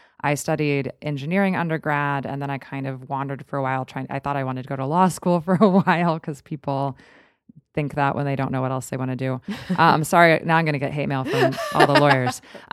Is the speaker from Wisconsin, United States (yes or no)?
no; Kansas, United States; also born or lived in Boston; now in New York, United States; Well, not born and raised. I grew up in Kansas, actually. And then I lived in Boston for undergrad, but I've been in New York for about 13 years.